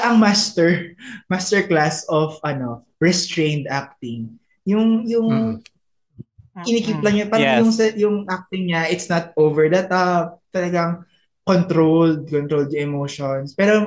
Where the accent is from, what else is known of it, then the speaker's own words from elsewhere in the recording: Olongapo, Central Luzon, Philippines; Taga-Olonga po ako, di ba?